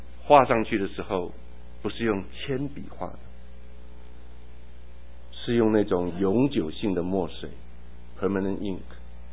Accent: Taiwan; 假设有一天我回台湾，我要去找我曾经住过的地方，我要在那边登记户口，我知道我住过那个地方。

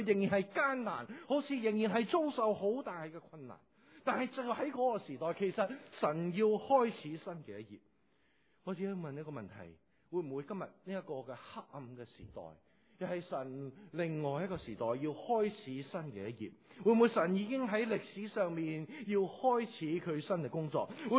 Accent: China

